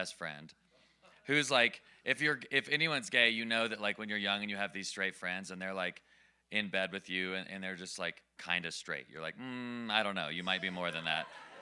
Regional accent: Nashville, Tennessee, United States; And I grew up in the Bible Belt, Nashville, Tennessee, evangelical Christian, church 4 times a week.

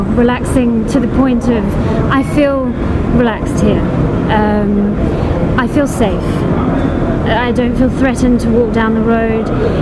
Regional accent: Australia; now in Switzerland; I have quite a mixed accent because, first of all, I'm Australian.

